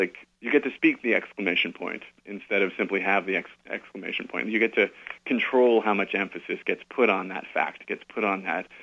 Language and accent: English; Providence, Rhode Island, United States; And I grew up in Providence, Rhode Island, with an Italian grandfather and two Italian grandfathers, actually, and two Swedish grandmothers.